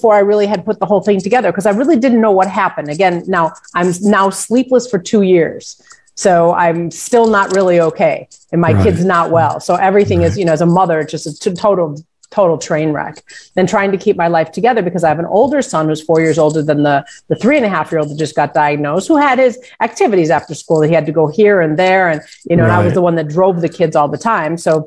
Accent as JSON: {"language": "English", "town": "Chicago", "region": "Illinois", "country": "United States", "said": "I'm from Chicago."}